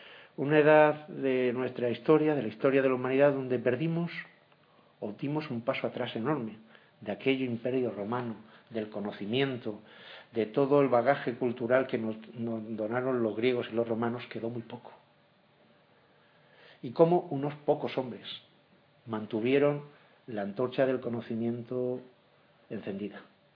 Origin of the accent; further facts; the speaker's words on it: Valencian Community, Spain; Y yo me siento cómodo en mi tierra, en el Levante español, la provincia de Alicante y en mi pueblo.